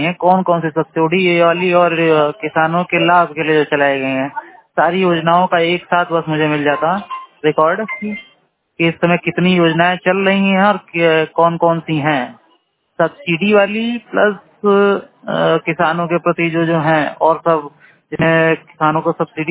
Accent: Ghazipur, Uttar Pradesh, India; और मैं गाजीपुर डिस्ट्रिक्ट से हूँ।

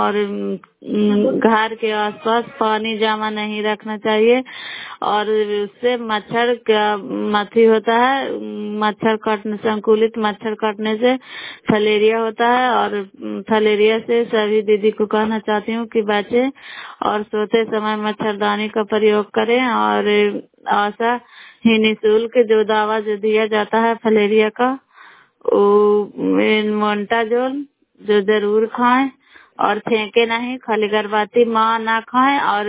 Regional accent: Bairiganj, Bihar, India; नालंदा जिला कराई ब्लॉक मकराता पंचायत ग्राम बैरीगंज की निवासी हूँ।

